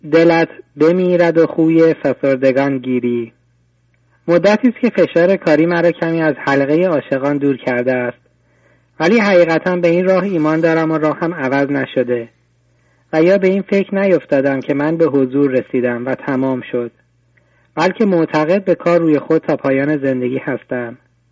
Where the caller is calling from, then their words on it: Germany; از آلمان هستم.